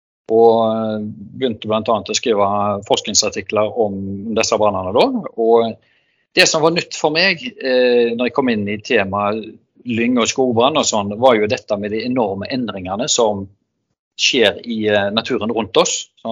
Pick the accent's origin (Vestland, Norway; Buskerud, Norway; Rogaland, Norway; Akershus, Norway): Rogaland, Norway; Haugesund; Jeg er fra Haugesund.